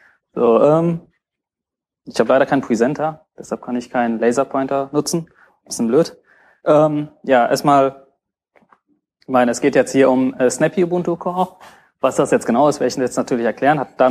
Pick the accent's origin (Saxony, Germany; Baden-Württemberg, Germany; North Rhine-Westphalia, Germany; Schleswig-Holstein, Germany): North Rhine-Westphalia, Germany; Castrop-Rauxel; Ich komme aus der Stadt Castrop-Rauxel bei Dortmund, falls es irgendwer kennt.